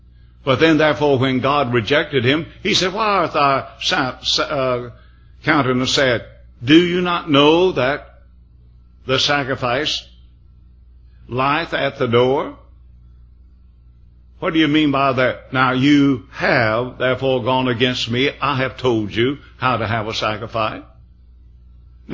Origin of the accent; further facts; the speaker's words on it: the South, United States; We met there, and I came from the South.